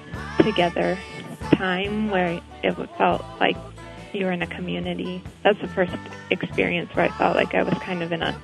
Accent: Brooklyn, New York, United States; I'm from Brooklyn, New York.

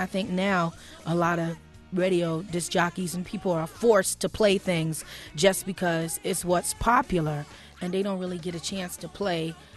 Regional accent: Harlem, New York, United States; Well, I grew up in Harlem in the middle of the hip-hop era.

